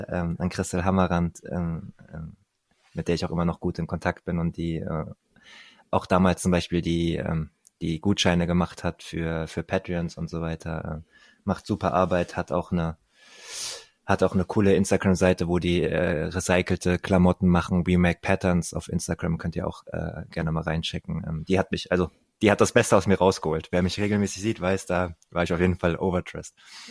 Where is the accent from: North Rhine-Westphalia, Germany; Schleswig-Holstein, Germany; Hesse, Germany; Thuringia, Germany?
Hesse, Germany; als gebürtiger Hesse, der 5 Stunden von München entfernt wohnt